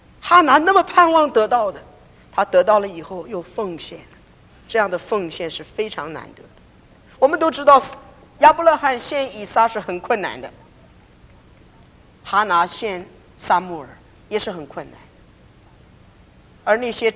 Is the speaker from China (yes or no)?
no; Taiwan; 我从台湾来，我知道在台湾现在传道人需要的情形。